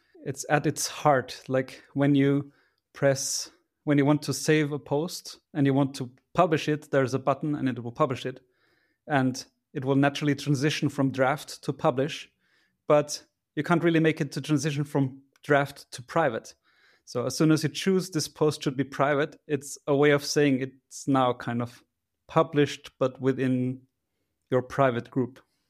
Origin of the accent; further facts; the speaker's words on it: Vienna, Austria; I'm from Austria, from Vienna.